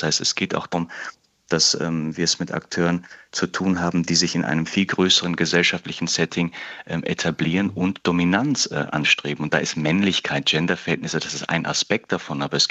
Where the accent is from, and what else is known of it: Hesse, Germany; born there; now in Berlin, Germany